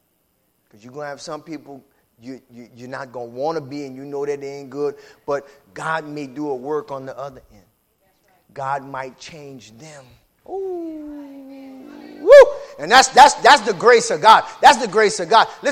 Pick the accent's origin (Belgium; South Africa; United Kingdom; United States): United States; Lafayette, Louisiana; Oh, no. I went to Northside. I'm from Lafayette.